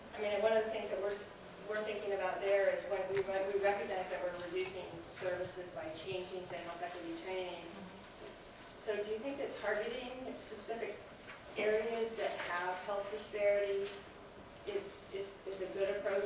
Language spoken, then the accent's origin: English; Washington, United States; Dr. McQuire, I'm also from Washington State